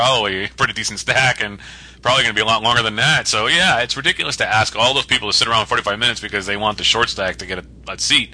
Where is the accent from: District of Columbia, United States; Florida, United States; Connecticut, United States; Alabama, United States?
Connecticut, United States; and I'm from Connecticut. That's part of the tri-state area.